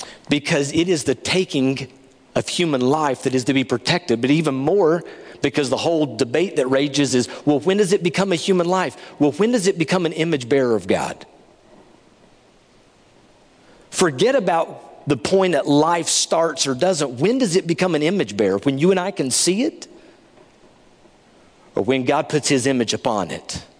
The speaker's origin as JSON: {"language": "English", "region": "Tennessee", "country": "United States", "tie": "born or raised there", "said": "Something like I'd never seen before, and hey, I grew up in East Tennessee."}